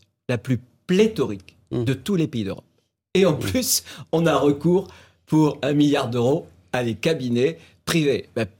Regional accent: France; moi je suis français.

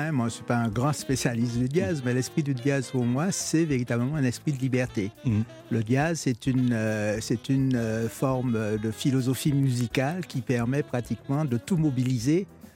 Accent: French Antilles, France; Donc je suis des Antilles

